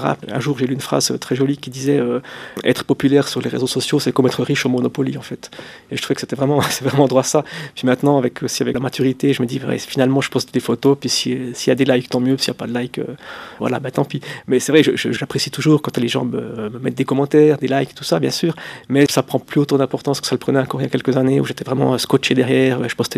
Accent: Neuchâtel, Switzerland; je viens du canton de Neuchâtel

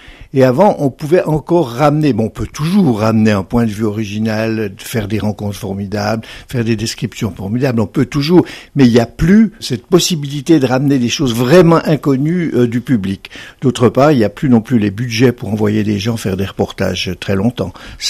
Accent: Delémont, Jura, Switzerland; Quand j'étais enfant ici à Delémont

